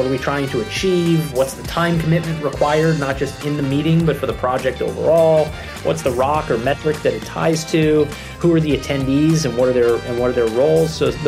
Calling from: Boston, Massachusetts, United States; I'm joining from Boston, Massachusetts, from our corporate headquarters.

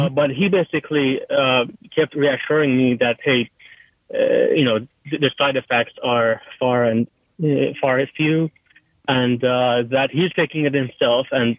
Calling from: Toronto, Ontario, Canada; So I'm calling from Toronto, Canada.

